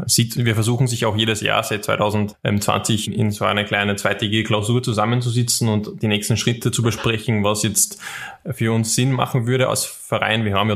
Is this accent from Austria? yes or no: yes; Schwertberg, Upper Austria, Austria; und in Schwertberg, also in meiner Heimatstadt.